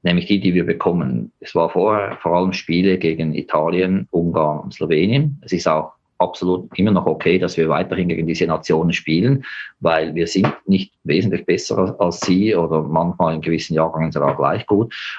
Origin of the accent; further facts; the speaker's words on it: Switzerland; die Schweizer, von meinem Heimatland, wo ich herkomme